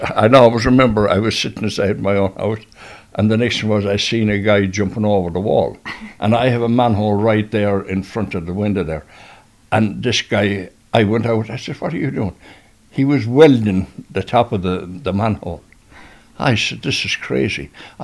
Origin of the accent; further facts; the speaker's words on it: Ballyheigue, Munster, Ireland; also born or lived in Dublin / Naas; now in Ballybunion, Ireland; I left Ballyhigh in 63 and went to Dublin, and then got married and lived in Naas for 12 years. Oh. And in 78, I got the opportunity. I got a job with Kerry County Council, and that's what brought us here.